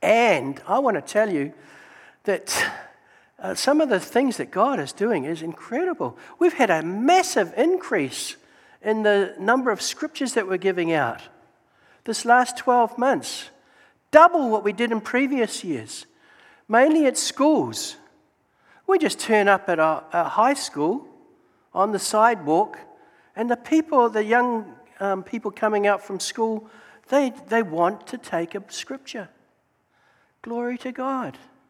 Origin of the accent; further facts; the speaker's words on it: Auckland, New Zealand; So this is my hometown, Auckland, and Auckland has got beautiful harbours.